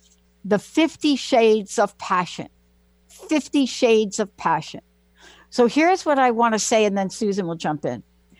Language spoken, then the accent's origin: English; Bronx, New York, United States; I am a girl from the Bronx, New York. I don't hide from the face of failure.